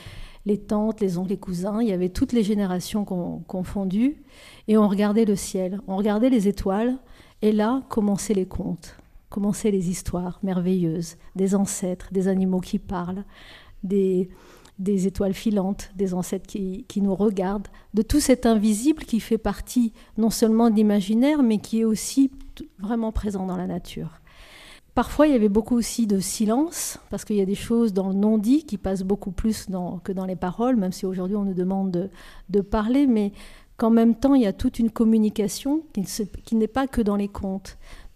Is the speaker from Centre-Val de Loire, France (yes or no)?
yes; Nogent-le-Rotrou, Centre-Val de Loire, France; born there; je suis née en France, dans l'Eure-et-Loire, à Nogent-le-Rotrou, pas loin d'ici